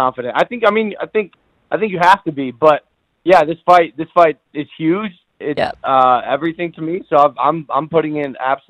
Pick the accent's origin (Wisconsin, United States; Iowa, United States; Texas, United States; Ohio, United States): Ohio, United States; Cleveland; No, bro. I'm from Cleveland. I'm in LA right now.